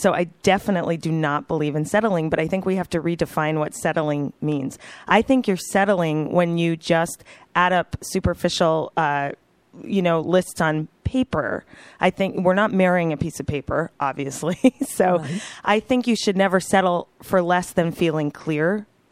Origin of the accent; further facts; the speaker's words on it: Toronto, Ontario, Canada; He was kind of the boy next door where I grew up in Toronto.